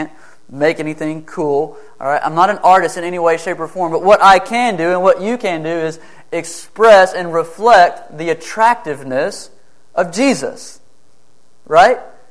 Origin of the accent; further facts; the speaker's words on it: Eustis, Texas, United States; When I'm coming home from Eustis, my hometown, it's way out in the boonies.